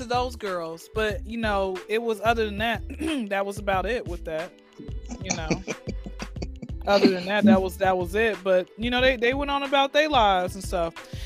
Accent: Atlanta, Georgia, United States; born and raised in Atlanta.

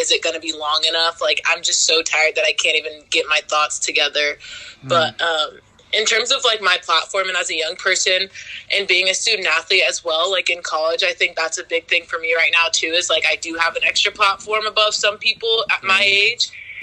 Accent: Seattle, Washington, United States; I'm from Seattle, Washington.

